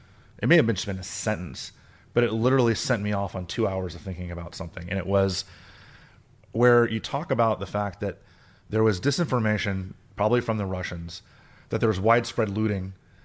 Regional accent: Florida, United States; I'm from South Florida

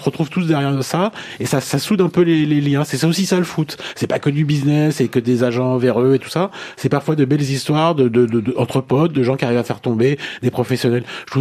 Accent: Bourgogne-Franche-Comté, France; Moi, je suis de Saône-et-Loire

